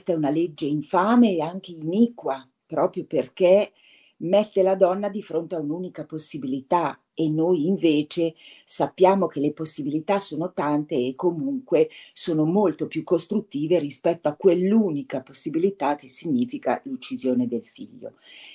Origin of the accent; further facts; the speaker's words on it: Varese, Lombardy, Italy; noi principalmente quando siamo partiti pensavamo a Varese, perché noi siamo di Varese.